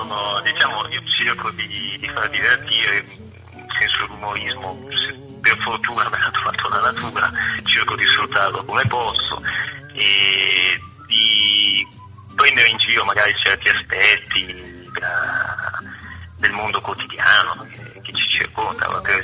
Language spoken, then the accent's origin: Italian; Carrara, Tuscany, Italy; Io sono un cantautore, ho 27 anni. Provengo dalla Toscana del Nord, da Carrara